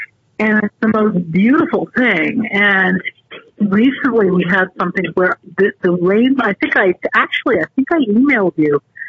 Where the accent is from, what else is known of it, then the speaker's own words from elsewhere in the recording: Connecticut, United States; growing up in my hometown. It had the most beautiful, I would say this town is about 20 minutes away, the actual town center, and I think has probably the most exquisite town green of any community I've ever seen in Connecticut.